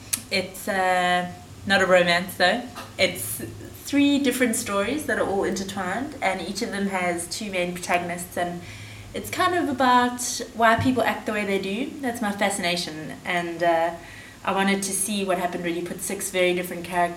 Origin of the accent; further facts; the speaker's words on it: Durban, KwaZulu-Natal, South Africa; Well, I've always loved Durban. I grew up in Durban, and it's kind of the forgotten city.